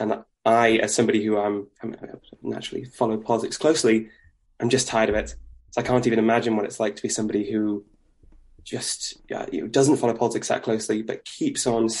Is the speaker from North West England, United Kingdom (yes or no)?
yes; Wirral, North West England, United Kingdom; I'm from the Wirral